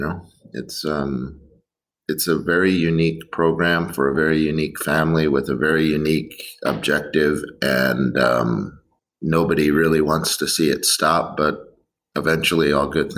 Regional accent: Stuart, Florida, United States; I grew up in Stuart, Florida, and down the river from where I grew up was a local Hatteras dealer.

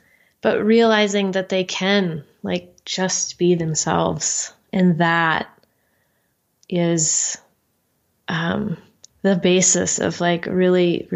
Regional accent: Wisconsin, United States; I grew up in Wisconsin, and I got my first horse when I was 11.

